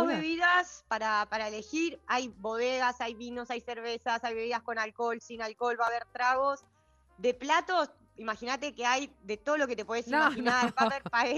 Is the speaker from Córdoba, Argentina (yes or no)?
no; Bahía Blanca, Buenos Aires Province, Argentina; born there; also born or lived in Bariloche; yo nací en Bahía Blanca, viví toda mi vida en Bariloche y toda mi familia está en Bahía Blanca.